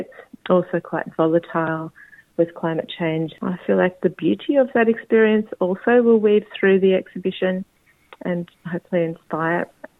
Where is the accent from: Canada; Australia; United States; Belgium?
Australia; Ferntree Gully, Victoria; born there; also born or lived in Naarm; I was born actually in Ferntree Gully in the foothills of the Dandenongs, which is Korowarabu in Woiwurrung language. I've lived in Nam and between there and the Dandenongs or Korowarabu for most of my life